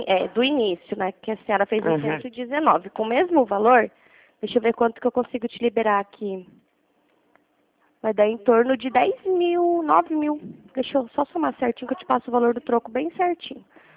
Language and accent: Portuguese; Iguape, São Paulo, Brazil; Eu sou de Iguape, conhece?